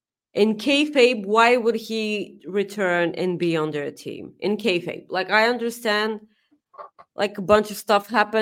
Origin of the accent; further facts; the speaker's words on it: Plovdiv, Plovdiv Province, Bulgaria; So 6 hours for a Bulgarian, that's a lot. And not only Bulgarian, I'm from Plovdiv.